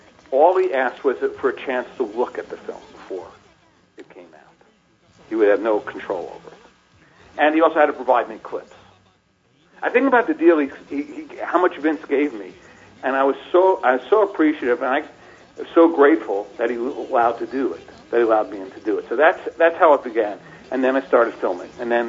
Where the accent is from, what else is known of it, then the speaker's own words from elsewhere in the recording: Northeast, United States; I grew up in the Northeast, so I grew up watching WWF